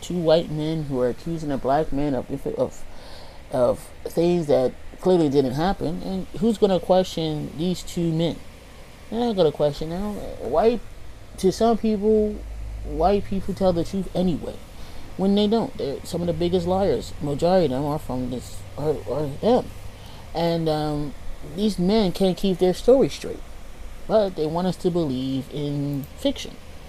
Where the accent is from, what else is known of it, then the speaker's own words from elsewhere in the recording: United States; I only know the American one. American. I am American. So I only know what goes on in America.